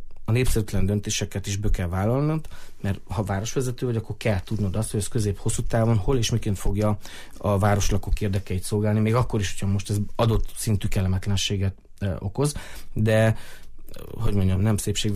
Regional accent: Târgu Mureș, Mureș County, Romania; legyen jó itthon élni Marosvásárhelyen, és mindannyian jó érzéssel és büszkeséggel töltsön el azt, hogy marosvásárhelyiek vagyunk először.

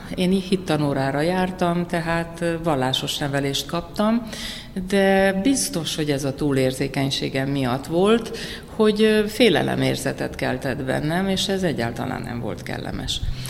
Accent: Oradea, Bihor, Romania; nagyon jó művészek voltak Váradon. Ebbe a forrongó légkörben ott nőttem fel én is.

